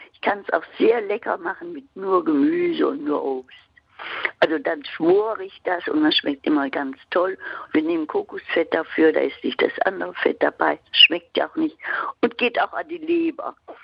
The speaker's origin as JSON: {"language": "German", "region": "Hesse", "country": "Germany", "tie": "born or raised there", "said": "ich bin am Land groß geworden in Hessen"}